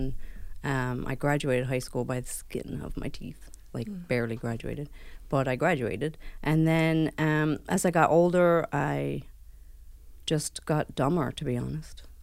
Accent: Philadelphia, Pennsylvania, United States; moved away as an adult; also born or lived in New York; I come from Philadelphia, Pennsylvania in America. And, yeah, I was born and reared there and never left until I came here.

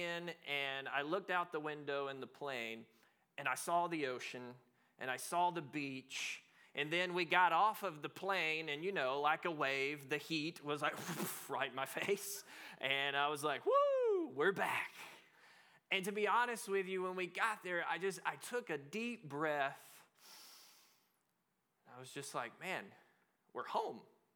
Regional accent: Texas, United States; now in Durban, South Africa; We came from Texas and helped plant the church. And we had to go back to the States.

